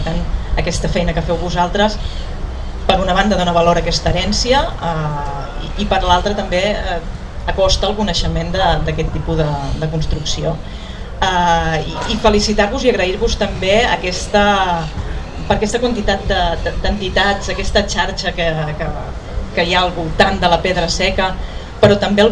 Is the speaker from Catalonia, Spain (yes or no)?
yes; Catalonia, Spain; Jo soc del Garraf, soc aquí al costat de Vilanova